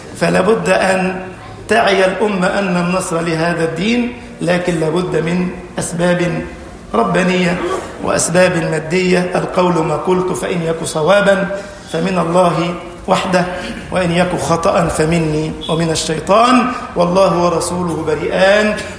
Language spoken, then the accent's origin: Arabic; Egypt; اللهم اجعل بلدنا مصر أمنا أمانا